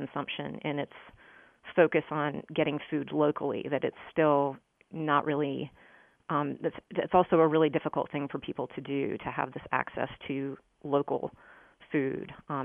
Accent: Greensboro, North Carolina, United States; And, you know, I grew up in Greensboro. My family is from this part of the state, Western North Carolina.

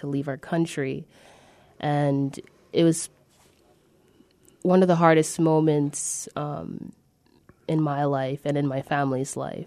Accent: Juba, Central Equatoria, South Sudan; moved away; also born or lived in Egypt; So my family's from South Sudan. I was born in Juba, Juba, South Sudan.

